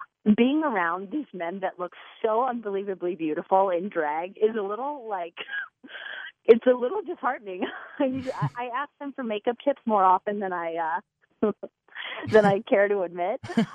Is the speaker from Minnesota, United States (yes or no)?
yes; Minnesota, United States; Well, I grew up in the Midwest, in Minnesota.